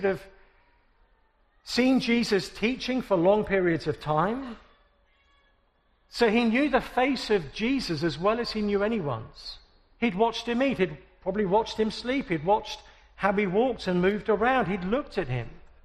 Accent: England, United Kingdom; now in United States; I'm English. This isn't fair. I should see her first.

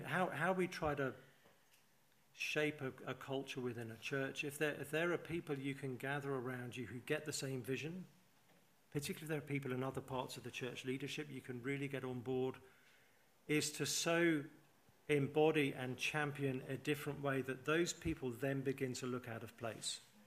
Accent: England, United Kingdom; It's exhausting being English, isn't it?

